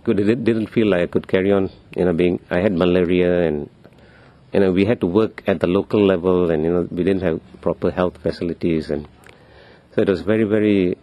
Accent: Kuala Lumpur, Malaysia; English is a second language; Kuala Lumpur in Malaysia.

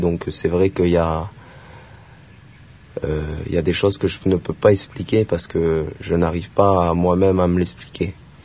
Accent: Marseille, Provence-Alpes-Côte d'Azur, France; now in Auroville, India; donc je viens de France, du sud de France, de Marseille, et je suis venu pour m'installer sur Auroville, donc voilà, j'ai 23 ans

